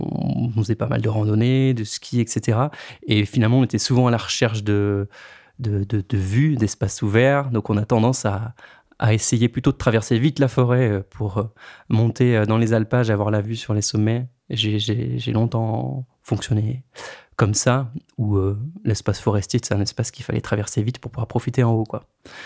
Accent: Grenoble, Auvergne-Rhône-Alpes, France; Alors, moi, je suis originaire de Grenoble à l'origine.

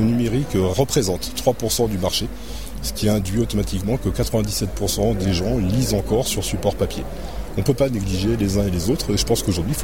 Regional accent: Paris, Île-de-France, France; born there; now in Château-Arnoux, France; Je suis né à Paris, études à Paris, et après une vie aventureuse. J'ai parcouru beaucoup de pays, beaucoup de continents, et j'ai fini par me poser, enfin, un jour. Et puis, dernièrement, il y a 3 ans maintenant, à Château-Arnoux.

